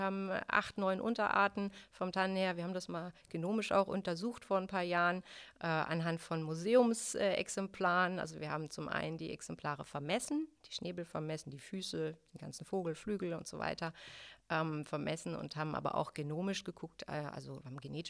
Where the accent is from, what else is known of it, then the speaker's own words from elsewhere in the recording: North Germany, Germany; Ich komme aus Norddeutschland